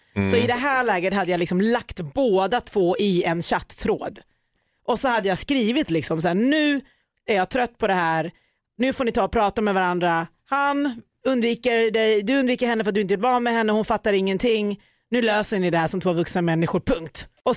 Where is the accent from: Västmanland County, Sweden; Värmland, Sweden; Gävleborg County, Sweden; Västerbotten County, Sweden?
Gävleborg County, Sweden; Ockelbo; uppvuxen i Ockelbo, som ni vet.